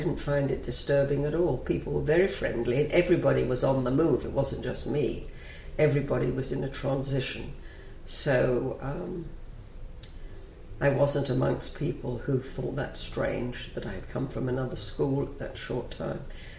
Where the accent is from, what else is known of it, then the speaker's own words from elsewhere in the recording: Southampton, South East England, United Kingdom; I was born in Southampton, which is in the county of Hampshire in England, in 1931. And I think I lived there with my mother and father.